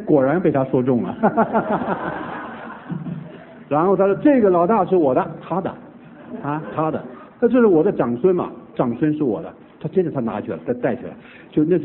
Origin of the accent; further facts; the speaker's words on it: northern China, China; 我是北方人，规矩很大，早晚要去请安的，